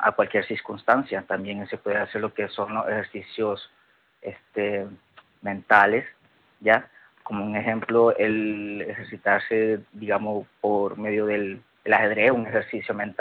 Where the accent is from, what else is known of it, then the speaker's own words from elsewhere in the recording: Nicaragua; moved away as an adult; now in Spain; En Nicaragua, en mi país, yo tenía, bueno, un trabajo laboral normal de administrativo. Uh-huh. Aquí en España he elaborado de diversos tipos he tenido diversos tipos de trabajo. Uh-huh. Ya sea obviamente como inmigrante